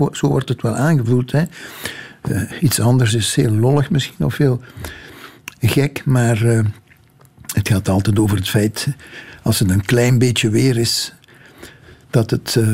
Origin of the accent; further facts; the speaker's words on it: Limburg, Belgium; En ten derde dat ik uit Limburg kom.